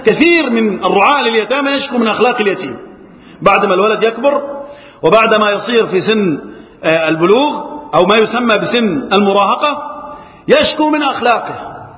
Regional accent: Egypt; اللهم احفظ بلدنا مصر وسائر بلاد المسلمين من الفتن.

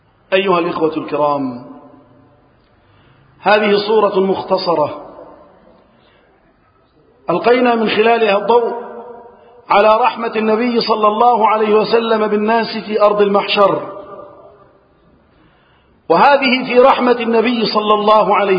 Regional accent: Egypt; اللهم احفظ بلدنا مصر وسائر بلاد المسلمين من الفتن.

